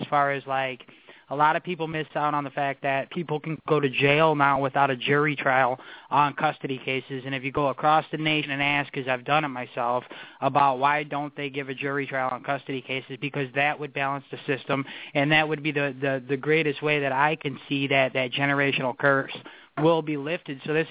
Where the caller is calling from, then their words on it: Ottawa, Illinois, United States; Okay, I'm calling from Ottawa, Illinois.